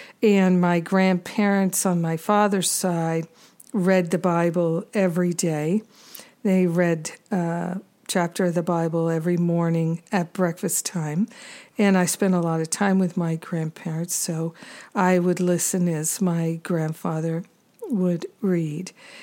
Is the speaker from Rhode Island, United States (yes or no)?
yes; Rhode Island, United States; A lot of Catholics growing up in Rhode Island at that time. I don't know about now, but at that time, when I was a kid in the 70s, it was the most Catholic state in the Union